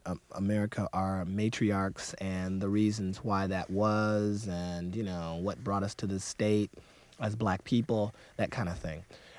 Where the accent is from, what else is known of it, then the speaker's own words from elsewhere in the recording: Detroit, Michigan, United States; You know, growing up in Detroit, it wasn't like, you know, we talked in Swahili at breakfast.